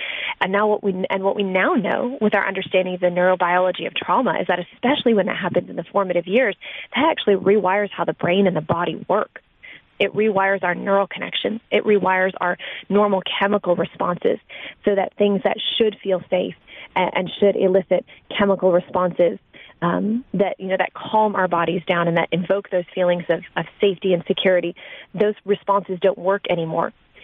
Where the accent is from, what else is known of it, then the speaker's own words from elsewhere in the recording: Michigan, United States; So I grew up in Michigan, and one of the most prominent gyms in Michigan was a gym called Twistars.